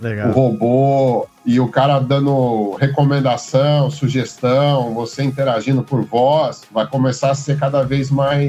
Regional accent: Brazil; eu digo para você que como brasileiro é um motivo até de orgulho, né?

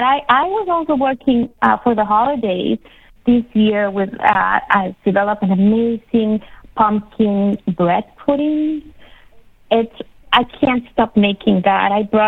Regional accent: El Salvador; I'm originally from El Salvador. I come from a family of bakers.

